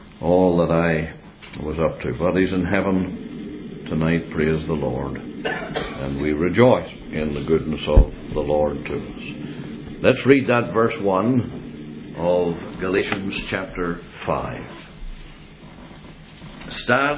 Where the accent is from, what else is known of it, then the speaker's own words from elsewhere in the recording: Northern Ireland, United Kingdom; Not because we come from Northern Ireland where we make big issues out of such matters.